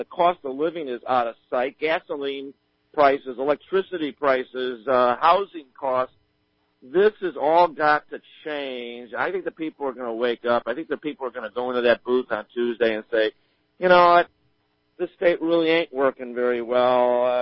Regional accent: San Diego, California, United States; But I'm from San Diego. It's a coastal desert.

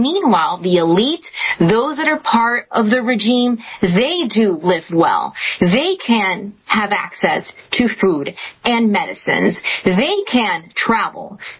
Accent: Florida, United States; I was, born here, born and raised in South Florida. So I'm, first of all, an American.

